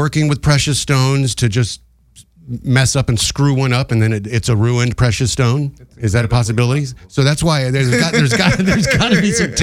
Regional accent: Bronx, New York, United States; See, I was raised in the Bronx in a big city.

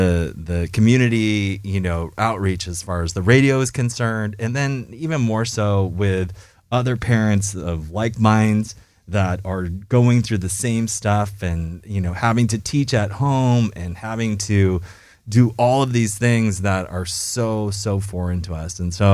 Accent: California, United States; I grew up in Orange County, go OC, and then through a million different moves and our chance meeting in Beijing, China.

